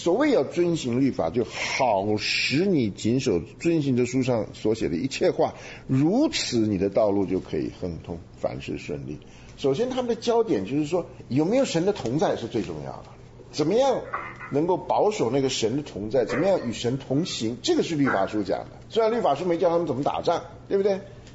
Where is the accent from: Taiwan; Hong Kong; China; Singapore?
Taiwan; 那个在台湾的叫做养成教育，革命军人养成教育。我们从小，因为我在那个军校旁边长大嘛